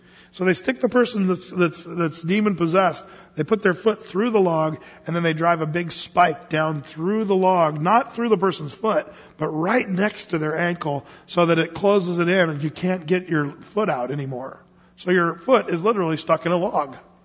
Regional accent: United States; I said, I'm from America.

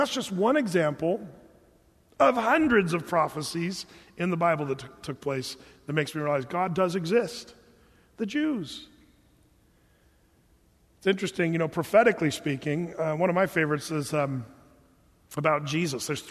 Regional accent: California, United States; now in Portland, United States; I'm from California.

